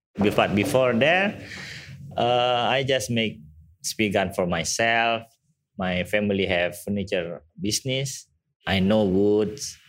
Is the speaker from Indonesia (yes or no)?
yes; Bali, Indonesia; English is a second language; I'm originally from Bali. I born here, diving since when I was junior high school, when I was like 12.